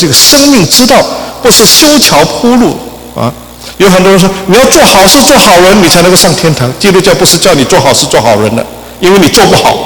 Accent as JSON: {"language": "Chinese", "country": "China", "said": "这就解决了我们中国人时常想念的一个事情"}